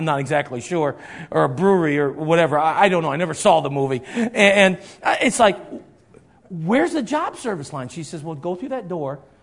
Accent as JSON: {"language": "English", "town": "Detroit", "region": "Michigan", "country": "United States", "lives_now": "Dubuque, United States", "said": "I was from Detroit."}